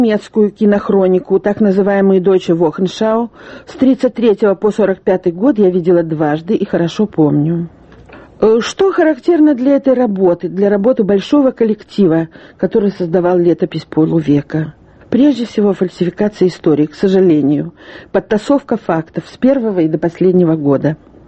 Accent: Dnipro, Dnipropetrovsk Oblast, Ukraine; Родом я из Днепропетровска, хотя жила там совсем мало. Детство мое связано с Украиной. Я прожила там всю свою юность.

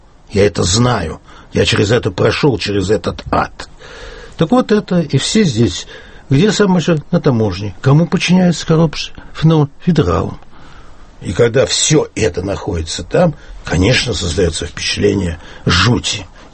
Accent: Saint Petersburg, Russia; Я коренной питерец.

